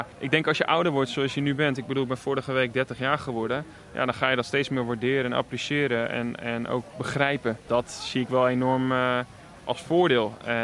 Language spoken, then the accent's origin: Dutch; Leeuwarden, Friesland, Netherlands; ik kom uit Leeuwarden. Zelfs daar heb je een cultuurverschil.